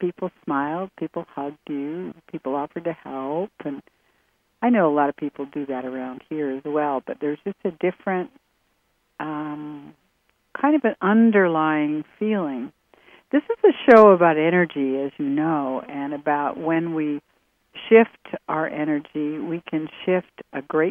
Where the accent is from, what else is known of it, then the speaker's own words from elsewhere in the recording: Canada; I'm Canadian, and in Canada, at least in the olden days when I was a child, we were taught very much to play, to live for the good of the whole, right?